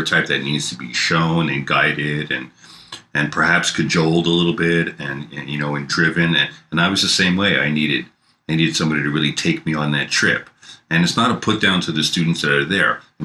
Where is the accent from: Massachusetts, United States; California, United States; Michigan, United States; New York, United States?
New York, United States; I mean, I grew up in New York with WBAI